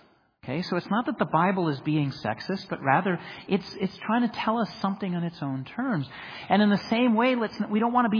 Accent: California, United States; I come from California. I live there. And it's the left coast for a reason.

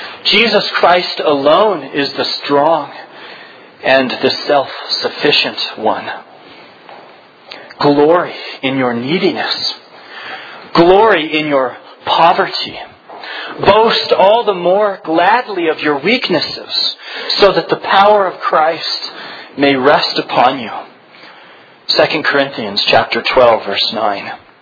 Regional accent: California, United States; moved away as an adult; When I left home for college, I moved from Southern California to upstate New York, right on the shore of Lake Ontario.

